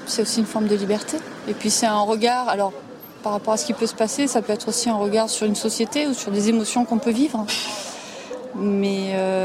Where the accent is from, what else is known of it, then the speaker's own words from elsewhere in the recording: Sisteron, Provence-Alpes-Côte d'Azur, France; Je suis d'ici, je suis de Sisteron.